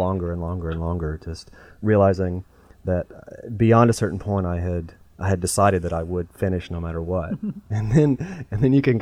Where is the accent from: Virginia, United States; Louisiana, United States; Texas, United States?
Virginia, United States; Jonesville; I'm from Jonesville over in Lee County.